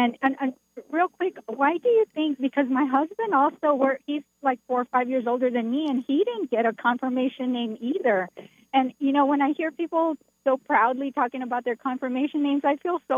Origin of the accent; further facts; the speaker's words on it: Texas, United States; And I grew up in Central Texas